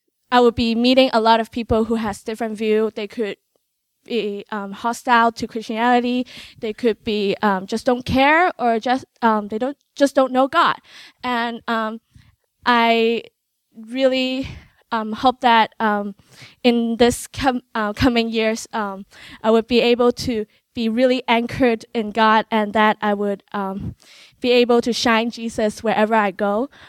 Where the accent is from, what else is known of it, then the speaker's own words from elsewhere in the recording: Hong Kong; moved away as an adult; now in United States; I'm from Hong Kong. I was born and raised in Hong Kong.